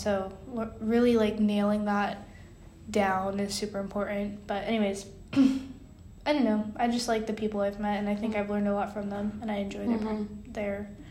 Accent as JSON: {"language": "English", "town": "San Diego", "region": "California", "country": "United States", "said": "But I'm from San Diego, California, and I feel like a lot of the way that education was there for me has influenced me to be a teacher"}